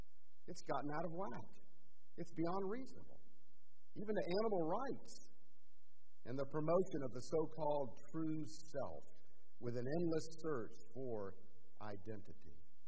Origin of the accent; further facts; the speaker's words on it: United States; I mean, as an American, as somebody who's very practical, and as Americans, we tend to be more pragmatic